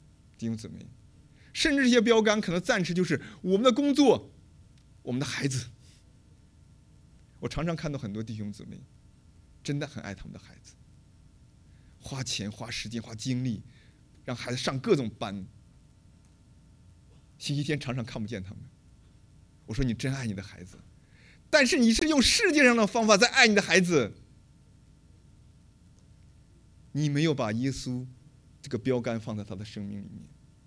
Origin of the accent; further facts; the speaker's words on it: China; 我来自中国的农村，我希望我可以挣大钱哈